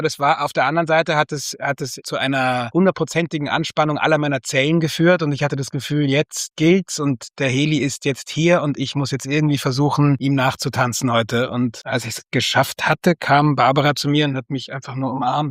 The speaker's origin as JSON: {"language": "German", "region": "Berlin", "country": "Germany", "tie": "born or raised there", "said": "Ja, für mich ist ich bin in Berlin aufgewachsen."}